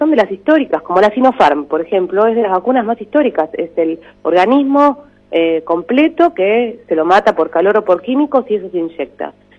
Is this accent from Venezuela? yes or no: no; Argentina